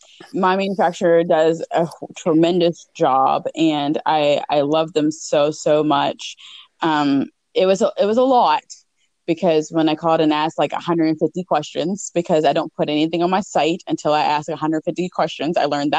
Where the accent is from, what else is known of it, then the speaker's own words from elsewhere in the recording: St. Clairsville, Ohio, United States; also born or lived in West Virginia; And I grew up in Ohio. I was born in West Virginia, and I grew up in Ohio, just in St. Clair's, Ohio.